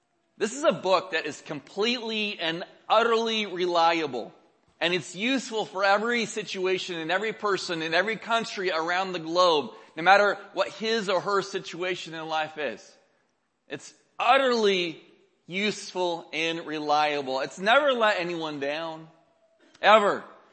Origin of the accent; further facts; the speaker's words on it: Oregon, United States; moved away as an adult; 6 years ago, I left my family of 40 years. I was born and raised in Oregon. All my friends and all my family, I just left them.